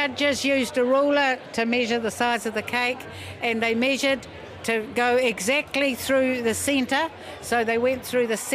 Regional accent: Learfield, Canterbury, New Zealand; from Learfield.

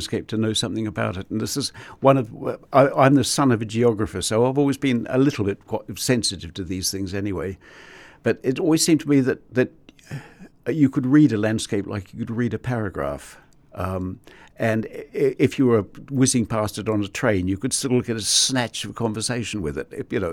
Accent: New Zealand; I mean, as a New Zealander, I've been through a few, but none of them are magnitude 8.

